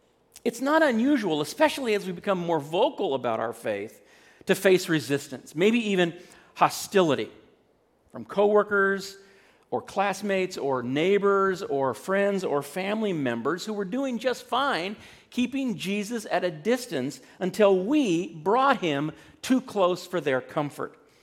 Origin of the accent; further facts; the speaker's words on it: California, United States; Most of you know that I grew up in California, but shortly after Robin and I were married, my parents moved to Montana.